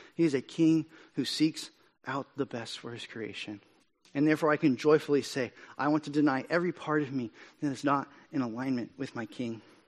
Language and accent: English; United States; And I'll be honest, I'm an American. I instinctively recoil at the idea of a king.